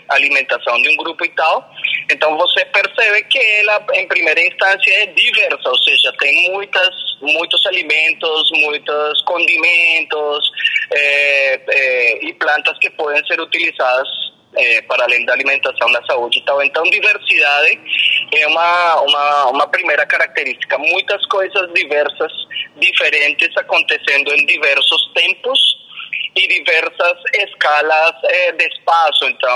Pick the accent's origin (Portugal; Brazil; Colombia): Colombia; Portuguese is a second language; Eu sou colombiano, mesmo na Colômbia, em uma cidade capital como Bogotá.